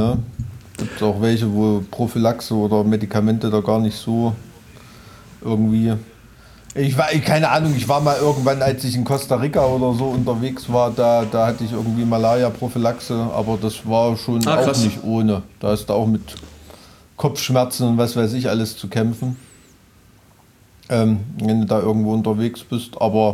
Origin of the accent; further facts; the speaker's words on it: Thuringia, Germany; Hey, ich komme aus Weimarer Land